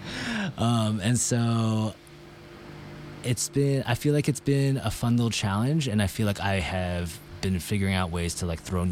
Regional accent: Massachusetts, United States; also born or lived in New York City / Connecticut; now in Minnesota, United States; Yeah, so I was born out in New York City, but raised in like Massachusetts and Connecticut, but always going to New York City.

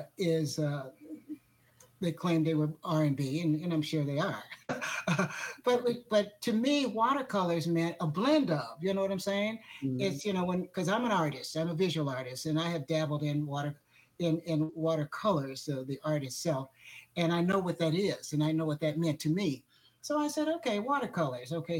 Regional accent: Omaha, Nebraska, United States; Omaha, Nebraska.

